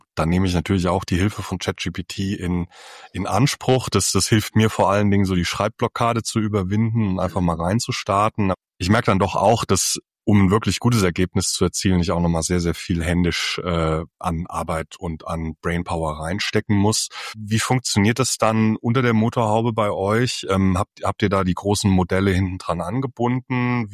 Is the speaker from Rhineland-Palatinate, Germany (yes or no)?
yes; Koblenz, Rhineland-Palatinate, Germany; Heute spreche ich mit Sascha Böhr aus meiner Heimatstadt Koblenz.